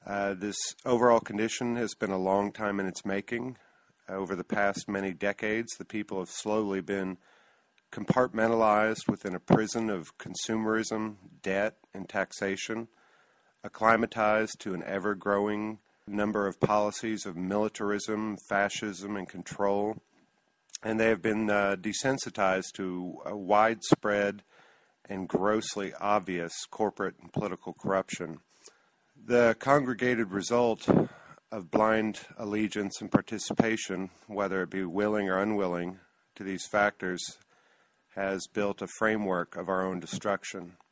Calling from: Dallas, Texas, United States; I'm calling from Dallas, Texas.

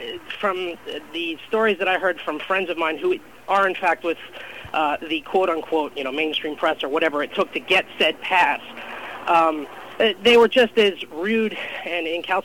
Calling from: New York, United States; I'm calling from Suffolk County, New York.

